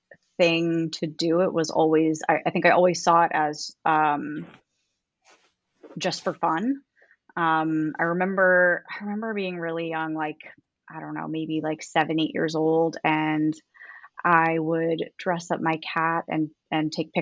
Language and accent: English; New York, United States; also born or lived in Long Island; So I am originally from New York. I am born and raised on Long Island, and I moved around quite a bit. I've lived in, I think, 4, 5 different states in maybe like less than 8 years. But now I live in Northern Virginia with my husband and son, and this is home